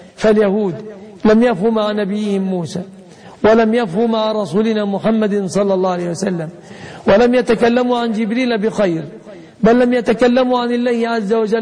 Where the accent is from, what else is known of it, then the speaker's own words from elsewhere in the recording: Egypt; بلادنا مصر